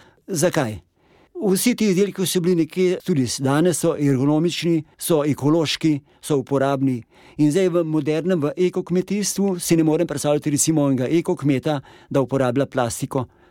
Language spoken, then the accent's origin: Slovenian; Podstoržič, Upper Carniola, Slovenia; prihajam iz področja iz Podstoržiča